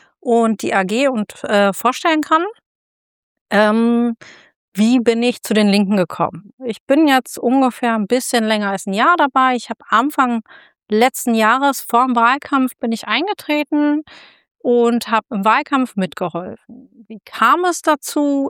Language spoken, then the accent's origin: German; Berlin, Germany; weil ich komme ursprünglich mal aus Kreuzberg.